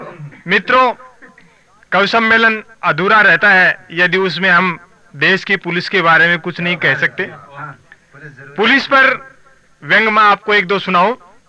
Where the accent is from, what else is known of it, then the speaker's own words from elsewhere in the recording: Rajasthan, India; राजस्थान में पानी की बड़ी समस्या है, मेरे गांव में भी एक सरकारी नल लगा